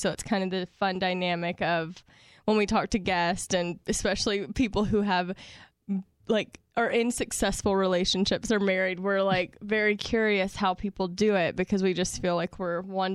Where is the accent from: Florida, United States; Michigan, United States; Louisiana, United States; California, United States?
Louisiana, United States; Shreveport; I'm from North Louisiana in Shreveport, so.